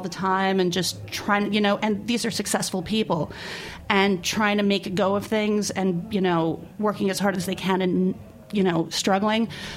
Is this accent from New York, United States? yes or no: yes; New York City, New York, United States; You know, I grew up in New York City, and I think everyone's talked enough about how New York City has changed